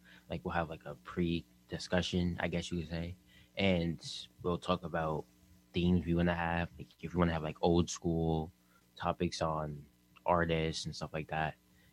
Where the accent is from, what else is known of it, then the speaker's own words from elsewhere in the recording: Catskill, New York, United States; 14, I'm from Catskill.